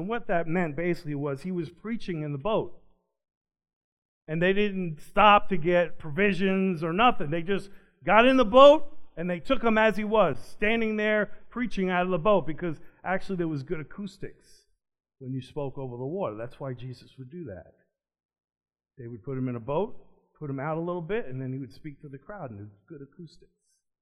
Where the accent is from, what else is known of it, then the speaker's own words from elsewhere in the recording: Long Island, New York, United States; We're from Long Island, but it's okay in the harbor.